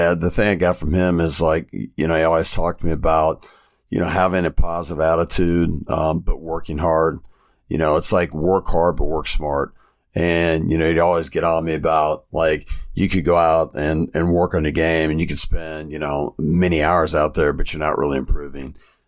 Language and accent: English; Kansas City, Missouri, United States; And I kind of got into the basketball side because I'm from Kansas City.